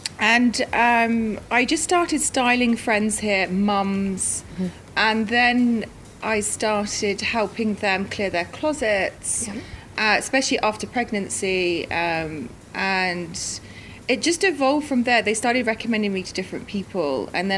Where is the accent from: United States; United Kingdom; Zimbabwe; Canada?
United Kingdom; London; moved away; I was born and bred in London